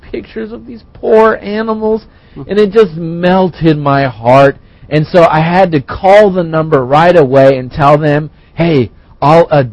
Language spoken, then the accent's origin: English; United States; Well, I'm from the United States, so I hope I get this right.